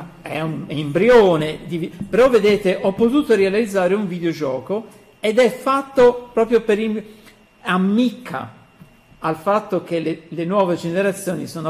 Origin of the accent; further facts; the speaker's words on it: Switzerland; questo lo dico io perché sono anche svizzero